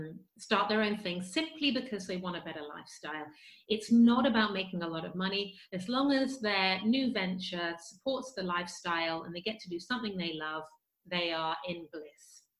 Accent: England, United Kingdom; You know, we say niche in England

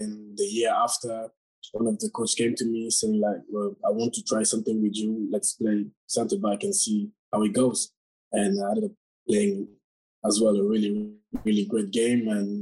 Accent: Nice, Provence-Alpes-Côte d'Azur, France; I was born in Nice, so I played for the squad

